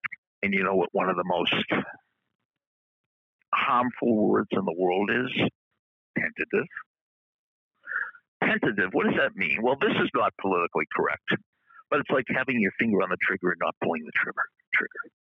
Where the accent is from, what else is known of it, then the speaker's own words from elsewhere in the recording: Massachusetts, United States; is specially dedicated to all of my friends at Berkshire Hathaway Page Realty in Massachusetts, my home state.